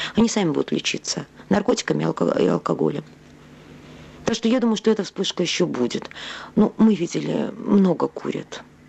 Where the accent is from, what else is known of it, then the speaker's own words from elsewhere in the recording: Russia; Потому что, ну, все-таки я из России.